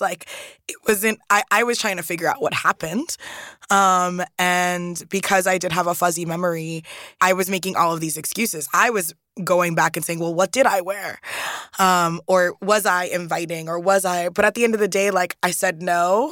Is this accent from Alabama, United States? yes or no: no; New York City, New York, United States; I grew up in New York City, in Brooklyn, in Staten Island, New York, which explains a lot, to be honest